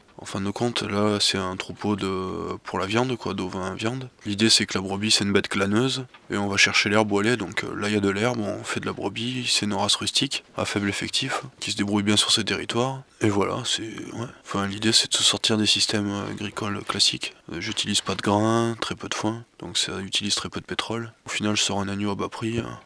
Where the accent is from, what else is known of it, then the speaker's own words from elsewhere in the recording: Auvergne-Rhône-Alpes, France; Je viens de la Drôme.